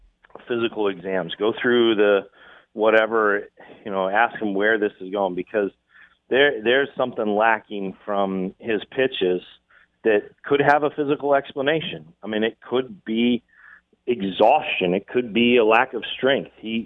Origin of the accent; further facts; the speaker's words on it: Colorado, United States; now in Wisconsin, United States; Well, I'm not from around here, as people like to point out. So I grew up near Taco John's.